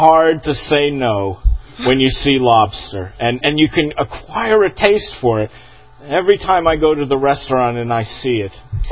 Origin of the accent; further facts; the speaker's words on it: New England, United States; I grew up in New England.